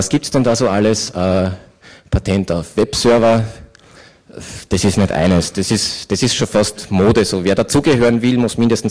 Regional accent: Austria; Und ich bin ja Österreicher

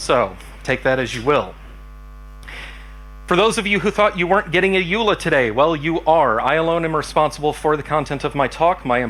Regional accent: Dallas, Texas, United States; I'm from Dallas.

